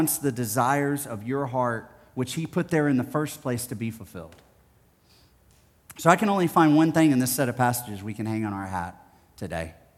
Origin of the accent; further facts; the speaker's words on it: Gulf Coast, United States; I grew up in the Gulf Coast. There's storms all the time.